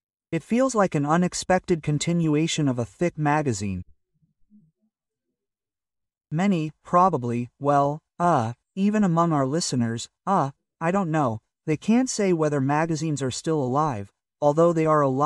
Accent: Russia; I said, I'm from Russia.

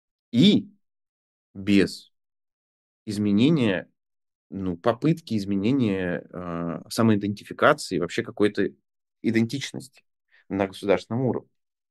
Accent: Kazakhstan; now in Germany; Я просто из Казахстана в том числе еще, поэтому да.

